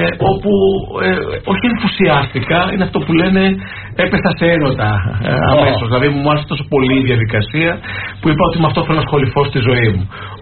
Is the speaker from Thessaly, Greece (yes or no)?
no; Athens, Attica, Greece; born there; Στην Αθήνα γεννήθηκα, αν και η καταγωγή μου είναι από την Πελοπόννησο, από την Κυπαρισία της Μεσσηνίας. Το λέω συνέχεια γιατί και οι δύο γονείς μου έρχονται από εκεί